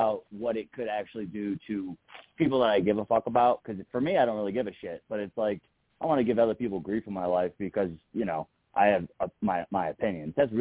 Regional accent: New York, United States; now in Colorado, United States; I'm from New York originally, and I moved out west, not west, but Colorado, to be a little bit more conservative than where I'm from.

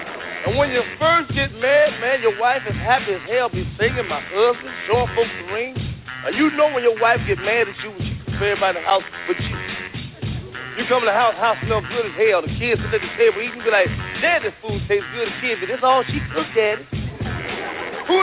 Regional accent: Chicago, Illinois, United States; now in Los Angeles, United States; I'm from Chicago. Christmas time will be cold snow.

